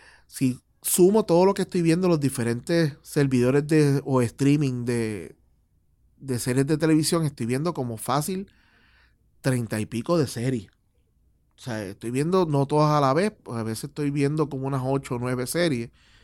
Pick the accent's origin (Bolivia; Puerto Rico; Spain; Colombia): Puerto Rico; nosotros como puertorriqueños